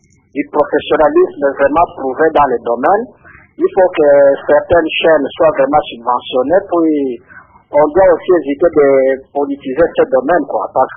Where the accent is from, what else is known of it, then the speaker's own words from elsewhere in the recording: DR Congo; Chez nous, en République démocratique du Congo